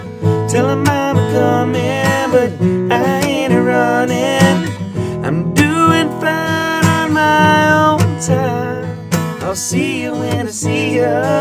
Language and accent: English; Hot Springs, Arkansas, United States; And we're from Hot Springs.